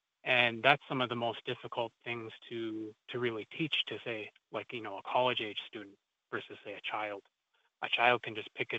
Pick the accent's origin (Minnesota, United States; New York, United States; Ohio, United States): Minnesota, United States; Red Lake Nation; now in Cloquet, United States; I'm Eagle Clan from Red Lake Nation and currently living in Cloquet, Minnesota.